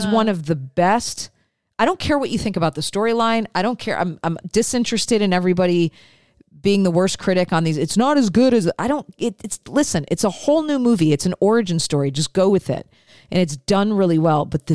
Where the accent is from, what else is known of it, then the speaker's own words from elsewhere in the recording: Detroit, Michigan, United States; So I grew up in the Detroit area. My dad had a partnership with Kellogg's.